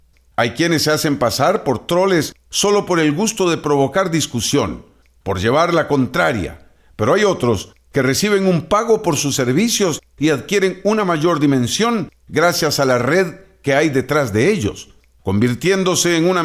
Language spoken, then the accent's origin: Spanish; Costa Rica; Como costarricenses, nos vanagloriamos de defender y promover la libertad de prensa y expresión